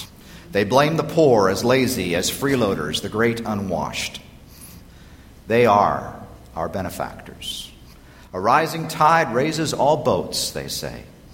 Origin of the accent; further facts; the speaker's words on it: Butte, Montana, United States; I grew up in Butte, Montana, the richest hill on earth